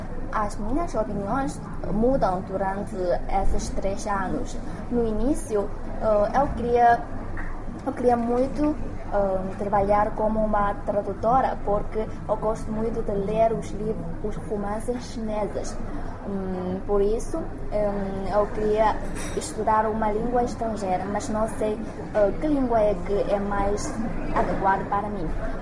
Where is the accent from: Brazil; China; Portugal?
China; Portuguese is a second language; Acho que a minha terra natal é mais perto da província de Anhui